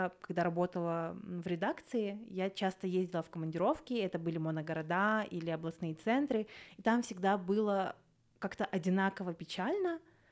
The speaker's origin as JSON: {"language": "Russian", "region": "Almaty Region", "country": "Kazakhstan", "tie": "born or raised there", "lives_now": "Almaty, Kazakhstan", "said": "мой родной город, он находится в 20 километрах от Алматы, и, в принципе, переезд в Алматы — это был больше вопрос моего комфорта"}